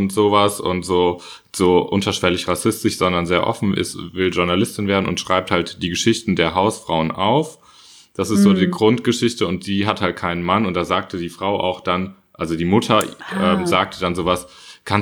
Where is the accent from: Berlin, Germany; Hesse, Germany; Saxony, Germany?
Hesse, Germany; ich komme aus Hessen.